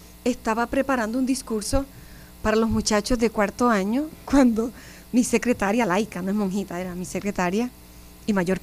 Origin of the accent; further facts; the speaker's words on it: Orocovis, Puerto Rico; me envían a Puerto Rico, a mi tierra, a Orocovis. Ahí estuve 8 meses